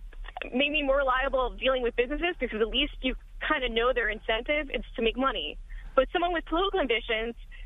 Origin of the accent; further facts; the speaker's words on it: New Jersey, United States; And I know I'm from New Jersey politics.